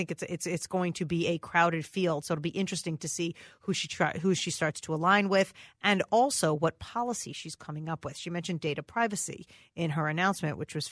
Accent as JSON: {"language": "English", "region": "Minnesota", "country": "United States", "said": "it embarrasses me as a Minnesotan."}